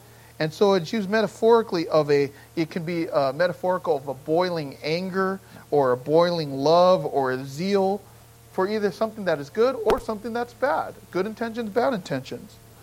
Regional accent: Gardena, California, United States; when we grew up in Gardena

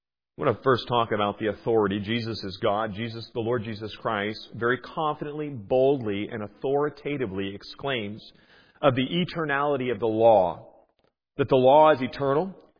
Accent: United States; I went to it out on the West Coast. I was there in the Seattle area. I'm originally from the States.

